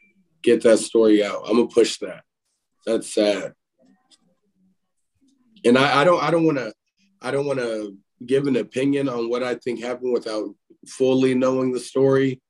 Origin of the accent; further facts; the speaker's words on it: Oakland, California, United States; because I grew up in Oakland, California, where all I saw was robbing, killing, stealing, prostituting, you name it.